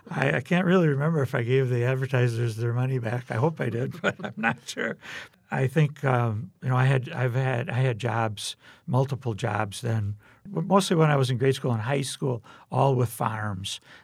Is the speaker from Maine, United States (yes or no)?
no; Freedom, Wisconsin, United States; I grew up in Freedom, which is a small town up in northeastern Wisconsin, population a few hundred, so everyone knew everyone.